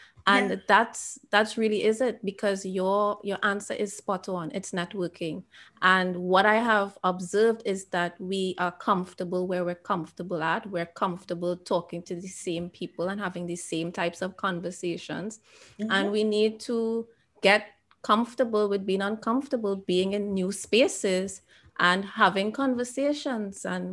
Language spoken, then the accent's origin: English; Trinidad & Tobago; My background is that I am a Caribbean person. I am Trinidadian and I serve people all over the world.